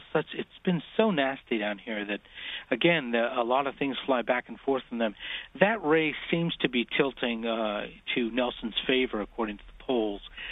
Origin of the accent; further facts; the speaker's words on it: Chile; folks like myself that are from South America. I'm from Chile originally.